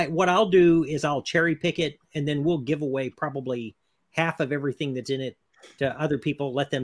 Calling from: Texas, United States; Central Texas.

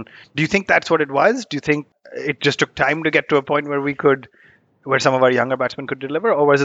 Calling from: Cincinnati, Ohio, United States; I'm joining you from Cincinnati, Ohio in the United States.

